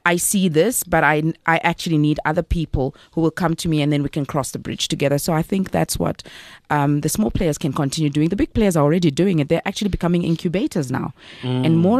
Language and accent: English; Zambia; I'm originally from Zambia. So like in Zambia and other African countries